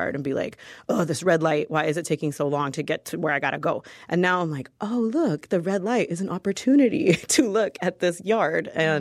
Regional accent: Florida, United States; I never encountered the zone concept growing up in South Florida

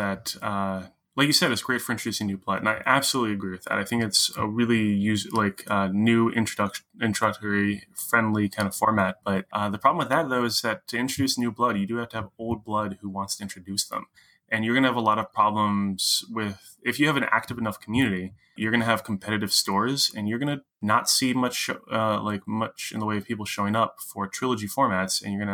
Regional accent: San Francisco, California, United States; now in Minnesota, United States; because I'm from San Francisco, and so my favorite convention in San Francisco is KublaCon. And I haven't been back in years since I moved out here to Minnesota

